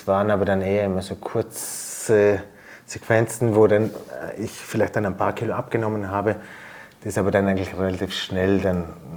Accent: Möckers, Vorarlberg, Austria; Ich komme aus Möckers in Vorarlberg.

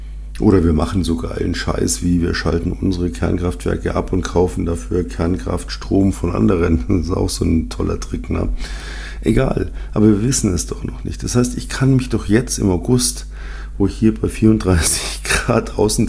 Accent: Munich, Bavaria, Germany; Und man hat halt verdammt nochmal als Münchner, wusste man halt, wie man A, Winterreifen hat

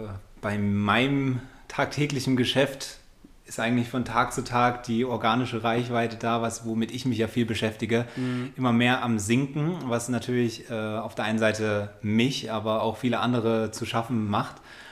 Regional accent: Munich, Bavaria, Germany; Ich komme aus München

